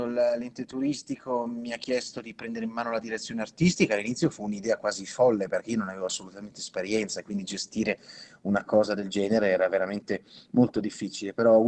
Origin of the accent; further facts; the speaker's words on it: Ticino, Switzerland; moved away; per me come bambino, ma anche per molti colleghi che sono cresciuti in Ticino